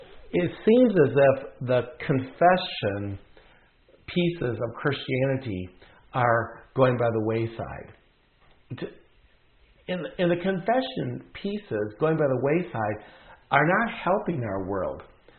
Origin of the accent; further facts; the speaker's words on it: Dahlonega, Wisconsin, United States; When I grew up in Dahlonega, Wisconsin, in the 1960s and 70s, every single week in the liturgy was a section about confession.